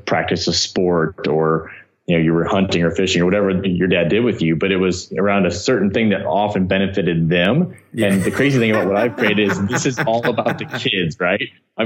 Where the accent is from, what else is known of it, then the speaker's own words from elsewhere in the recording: Bryan, Ohio, United States; My hometown is called Bryan, Ohio. So it's about 2 hours north of Dayton, okay. Way up in the northwest corner of the state.